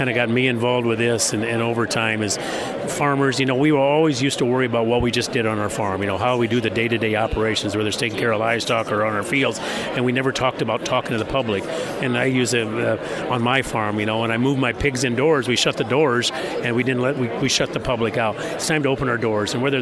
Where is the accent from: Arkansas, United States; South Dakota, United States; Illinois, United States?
South Dakota, United States; Mitchell; from Mitchell, South Dakota